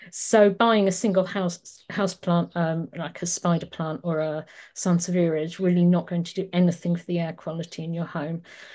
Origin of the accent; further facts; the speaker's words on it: South East England, United Kingdom; where I grew up in Surrey, they used to have fluoridated water.